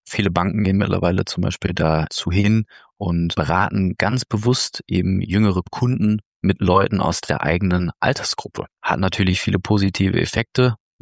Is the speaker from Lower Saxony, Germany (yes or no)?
no; Dinslaken, North Rhine-Westphalia, Germany; Ich komme aus Dienstlagen in Nordrhein-Westfalen